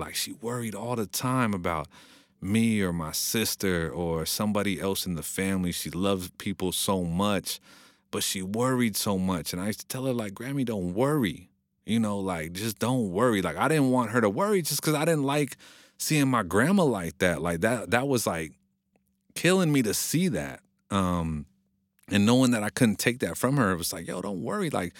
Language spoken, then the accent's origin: English; California, United States; Some people instantly know that I'm from California.